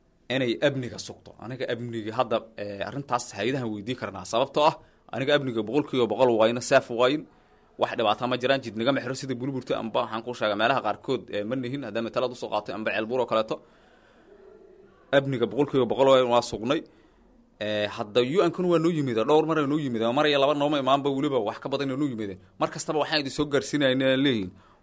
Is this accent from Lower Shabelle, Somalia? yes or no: no; Mahas, Hiran, Somalia; anaga waxaan ka imid degmada maxaas hadana ku laaban raba